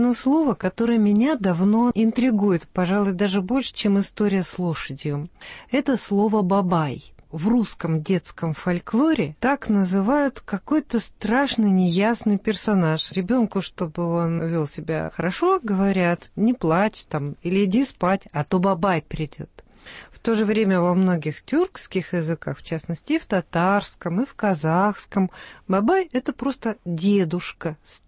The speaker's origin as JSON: {"language": "Russian", "region": "Siberia", "country": "Russia", "tie": "born or raised there", "said": "Вот вы знаете, мое детство прошло в Сибири."}